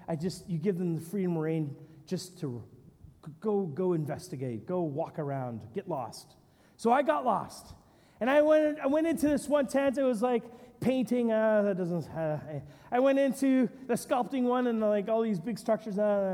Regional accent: Edmonton, Alberta, Canada; When I was a kid, I loved going to England, where my nana and grandpa lived. I didn't like my hometown of Edmonton. It was a hole in the ground.

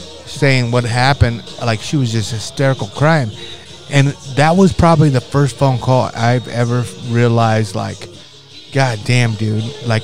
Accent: Nebraska, United States; I'm so pumped, dude. In my hometown by Stapleton.

